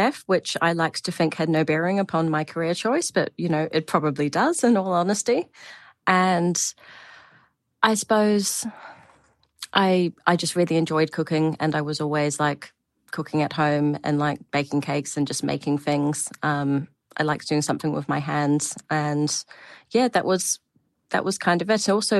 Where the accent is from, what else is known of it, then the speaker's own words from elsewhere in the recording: New Zealand; It seems to be a particularly Kiwi thing as well, that there's a lot of people with that urge to just like discover and travel, maybe because we are from a tiny island at the bottom of the world as well.